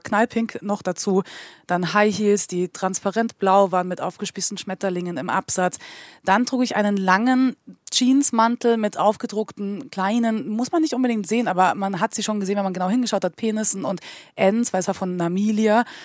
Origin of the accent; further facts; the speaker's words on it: Munich, Bavaria, Germany; born there; Also ich bin gebürtig in München.